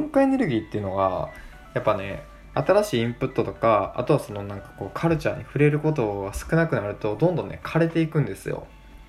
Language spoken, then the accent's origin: Japanese; Kochi, Japan; moved away as an adult; now in Tokyo, Japan; 僕はもともと高知県生まれ高知県育ちで、ほんと20年2、3歳ぐらいまでずっと高知にいました。で就職して2年目で東京支社に配属になったので、そこからね高知という場所から東京に引っ越して